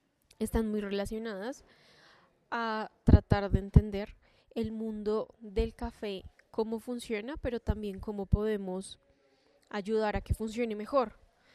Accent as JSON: {"language": "Spanish", "region": "Bogotá", "country": "Colombia", "tie": "born there", "said": "egresada de la Universidad Nacional en Bogotá. Nací en Bogotá."}